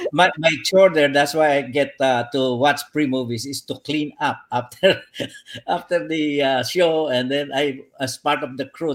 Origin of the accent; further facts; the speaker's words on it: Pateros, Metro Manila, Philippines; Well, I was born and raised in Pateros, Rizal. It's now Pateros City.